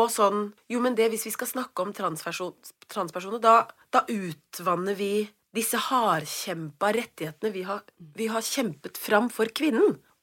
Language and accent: Norwegian; South Africa; now in Norway; at jeg kommer fra Sør-Afrika. Så jeg kommer også fra Sør-Afrika.